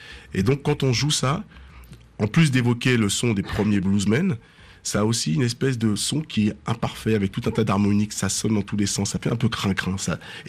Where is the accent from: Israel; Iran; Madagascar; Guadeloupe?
Guadeloupe; en tant que Guadeloupéen